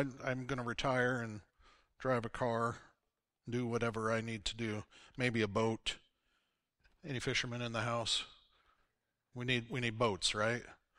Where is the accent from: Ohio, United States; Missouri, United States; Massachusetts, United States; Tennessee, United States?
Missouri, United States; He was very respectful, but please understand I'm from Missouri, so that's what comes into mind.